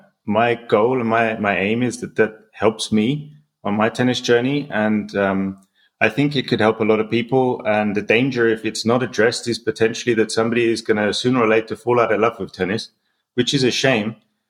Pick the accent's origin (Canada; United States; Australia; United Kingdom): United Kingdom; England; I grew up in England, just outside of London